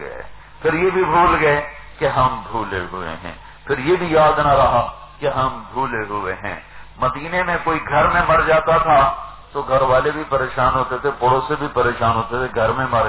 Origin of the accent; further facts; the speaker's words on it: Multan, Punjab, Pakistan; میرا ضلع ملتان بنتا ہے.